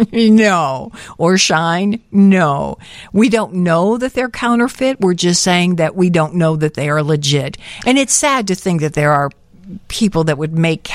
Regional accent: Tennessee, United States; born there; down to my area where I was born in West Tennessee

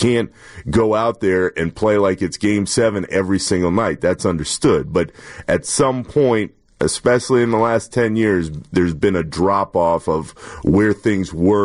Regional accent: Orlando, Florida, United States; I've got my text chain of the kids I grew up with in Orlando, Florida.

